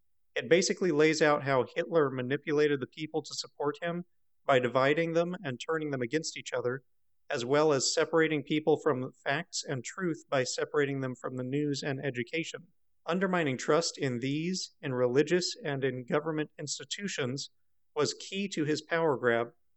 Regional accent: United States; It's because I'm American and I want us to have a free country

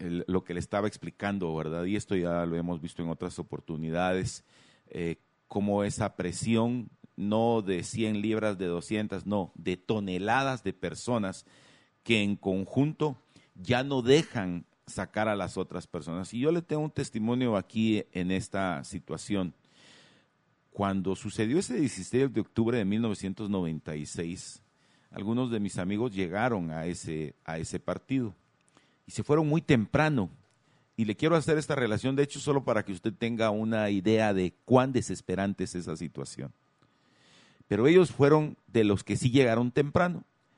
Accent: Guatemala; Y así somos los chapines.

